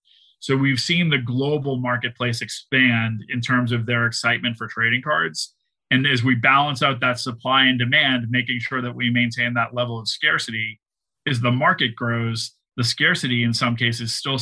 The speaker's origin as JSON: {"language": "English", "town": "Boston", "region": "Massachusetts", "country": "United States", "said": "You know, I'm from Boston, so I'm going to use Tom Brady as an example."}